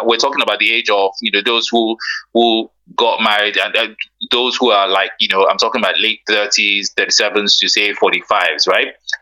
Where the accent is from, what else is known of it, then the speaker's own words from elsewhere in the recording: Ibadan, Oyo, Nigeria; it's interesting that you're broadcasting in Ibadan, because I'm from Ibadan